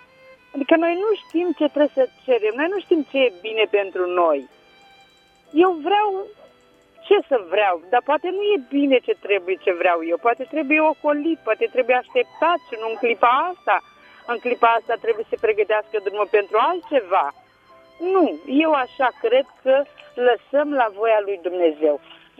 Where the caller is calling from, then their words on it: Tulcea, Tulcea County, Romania; de la Tulcea.